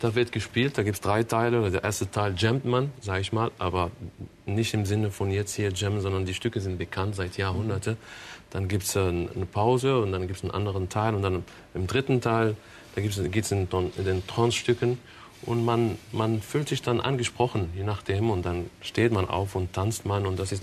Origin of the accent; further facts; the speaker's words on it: Essaouira, Marrakesh-Safi, Morocco; now in Germany; weil ich komme ja aus Marokko, speziell aus Essaouira, die kleine Stadt am Hafen.